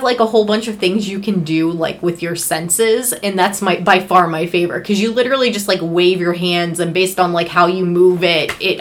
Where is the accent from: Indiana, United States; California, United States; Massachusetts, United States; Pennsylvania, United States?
Pennsylvania, United States; Pittsburgh; Like, we're from Pittsburgh, so it puts us in Pittsburgh.